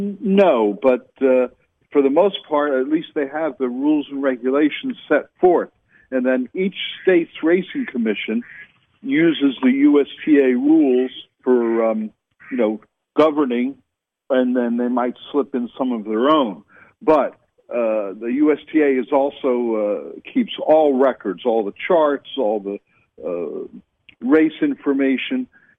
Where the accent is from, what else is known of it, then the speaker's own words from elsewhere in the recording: Flemington, New Jersey, United States; One of my favorite tracks was actually in my hometown of Flemington, New Jersey